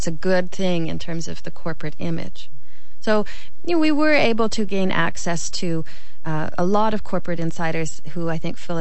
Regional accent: Canada; We're from Canada, and that's where we work out of.

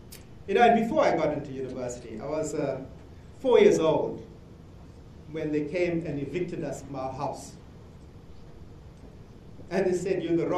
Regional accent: South Africa; But I'm South African.

